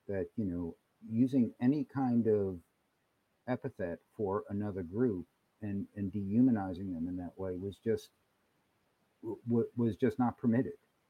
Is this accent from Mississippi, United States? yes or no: no; Freeport, New York, United States; also born or lived in Long Island; I grew up on Long Island. I mean, the particular community I grew up in, Freeport, which is on Long Island, was very, what I would say, you know, racially diverse for its time.